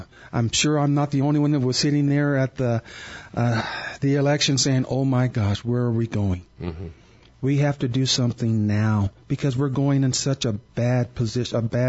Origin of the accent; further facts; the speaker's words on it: Holbrook, United States; Growing up in Holbrook, I've lived there 59 years